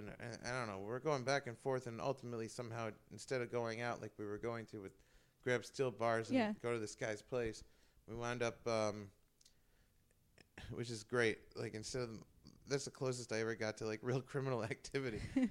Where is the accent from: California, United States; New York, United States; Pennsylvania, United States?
New York, United States; New York City; I'm from New York. I lived there my whole life. I was really getting fed up. I felt stuck in New York.